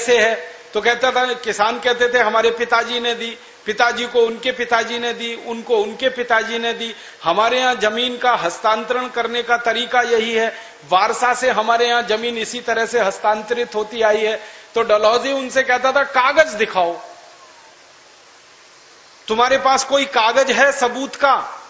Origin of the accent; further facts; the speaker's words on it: Uttar Pradesh, India; born there; मेरा जन्म स्थान उत्तर प्रदेश में अलीगढ़ जिले में है। मेरे जिले के नजदीक में दादरी नाम का एक छोटा सा कस्बा है।